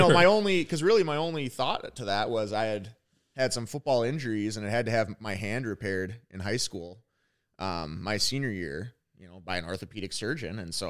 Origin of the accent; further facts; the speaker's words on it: Rochester, Minnesota, United States; also born or lived in Fargo; I grew up in the Rochester area. I was born in North Dakota, Fargo, North Dakota, actually. And I was there for a couple years.